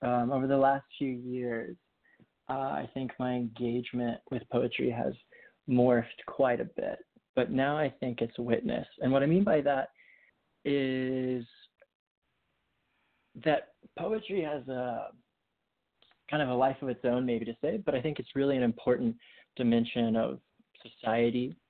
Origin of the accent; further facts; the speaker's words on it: Tennessee, United States; I grew up in East Tennessee, and my local library had this cool, I don't know if it was weekly or monthly